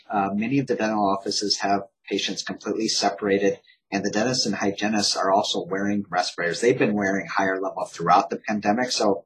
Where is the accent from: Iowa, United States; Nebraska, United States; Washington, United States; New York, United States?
Iowa, United States; I grew up in Iowa. That's all we had was cross-country skiing. There are no hills or mountains.